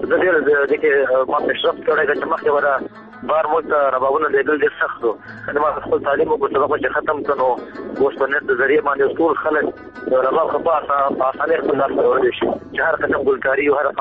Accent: Baghlan, Afghanistan; now in Kabul, Afghanistan; افغانستان کې زه د بغلان د ولایت يم، بغلان عمر 30 کال دی

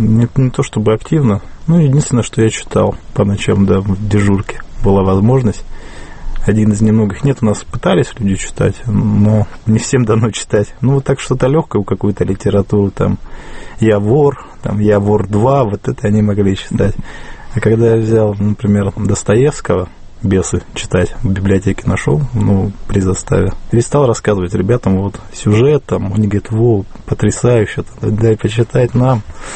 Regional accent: Sheksna, Vologda Oblast, Russia; also born or lived in Karelia; Я родился в Карелии, но большую часть жизни я прожил в поселке Шексна Вологодской области.

